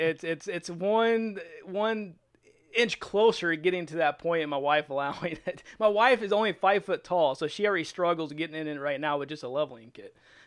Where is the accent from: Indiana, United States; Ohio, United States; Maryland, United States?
Indiana, United States; We're from Indiana. We're from Podunk, Indiana.